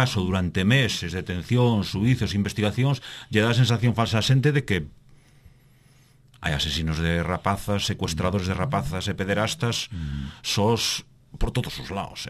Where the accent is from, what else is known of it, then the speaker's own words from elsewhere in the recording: Vigo, Galicia, Spain; Eu son de Teis. A xente de Teis, o barrio onde eu vivo, colle o autobús e vai á cidade, ao centro da cidade, e di que vai a Vigo.